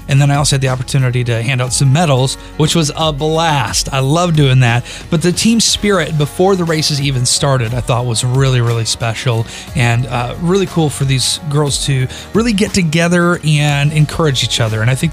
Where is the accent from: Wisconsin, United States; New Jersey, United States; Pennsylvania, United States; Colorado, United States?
Wisconsin, United States; Eau Claire; Eau Claire, my hometown.